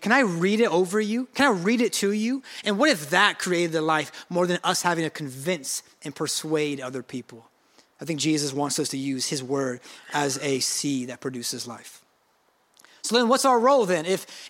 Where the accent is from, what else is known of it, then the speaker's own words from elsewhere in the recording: Oakland, California, United States; Now, I'm not a farmer. I'm from Oakland, okay? I'm not sure if we have farms in Oakland.